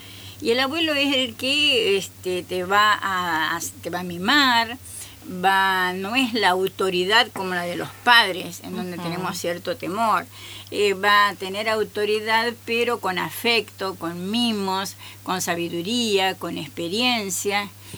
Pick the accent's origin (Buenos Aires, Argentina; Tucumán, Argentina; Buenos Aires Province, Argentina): Tucumán, Argentina; yo, como siempre digo, soy de Tucumán